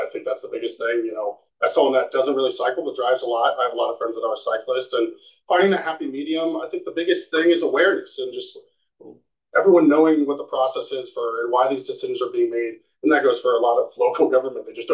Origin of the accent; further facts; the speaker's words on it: Carmel, Indiana, United States; now in Bloomington, United States; I grew up in Carmel right when they were doing all their roundabouts, and I don't want Bloomington to be Carmel.